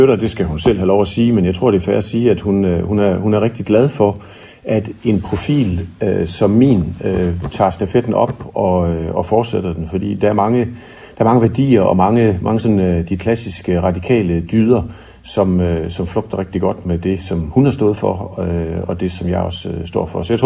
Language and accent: Danish; Aarhus, Central Denmark Region, Denmark; also born or lived in Vestjylland; jeg kommer fra Aarhus og bor der med min kone og børn, så synes jeg, at der er nogle værdier og noget tænkning op i Nordjylland, som jeg godt kan stå indenfor, og som også flugter godt med den baggrund, jeg selv har fra Vestjylland.